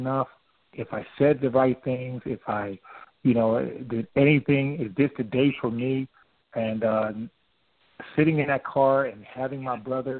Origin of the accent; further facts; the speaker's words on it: Camden, New Jersey, United States; Yes, I grew up in New Jersey, in Camden. And in Camden, it was one of those situations where when you looked around, you didn't really see a lot of positive and hope.